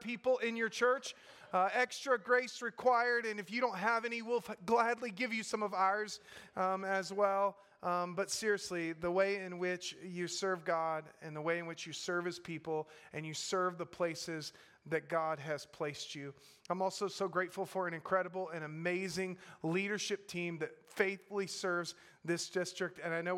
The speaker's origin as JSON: {"language": "English", "region": "Gulf Coast", "country": "United States", "tie": "born or raised there", "said": "I grew up on the Gulf Coast, and because of the faithful witness of an Alliance church, I heard the gospel proclaimed."}